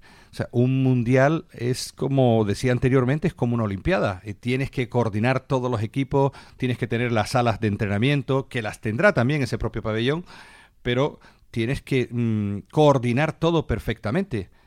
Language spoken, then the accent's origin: Spanish; Canary Islands, Spain; I'm from the Canary Islands. Soy de las Islas Canarias, es decir, y de Gran Canaria en particular.